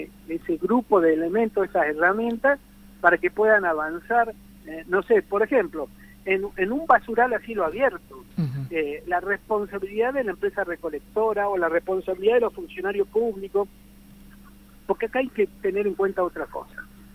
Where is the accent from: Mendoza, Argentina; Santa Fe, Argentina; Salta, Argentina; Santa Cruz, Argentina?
Santa Cruz, Argentina; born there; yo soy patagónico, ¿sabe? Nacido en la provincia de Santa Cruz, tengo a mi esposa que es mapuche.